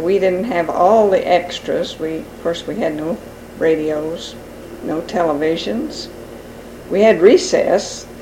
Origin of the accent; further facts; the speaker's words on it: Decatur, United States; I was born and raised in Decatur.